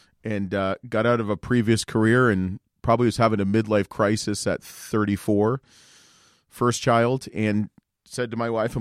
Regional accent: Oakville, Ontario, Canada; you know, I grew up in Oakville, Ontario, Canada.

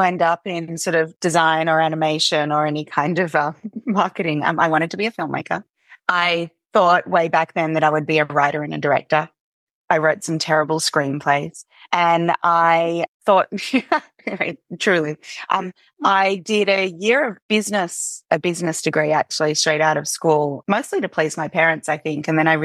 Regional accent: Australia; So I grew up in Australia. Yeah, and I actually went to university in a country town called Bathurst.

